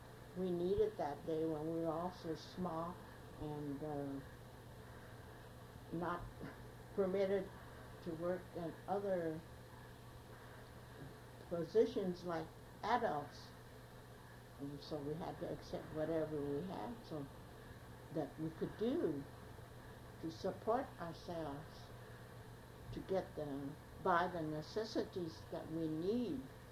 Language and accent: English; United States; born there; I feel both, equally as Chinese, equally as an American, especially having been born here. And America is a wonderful country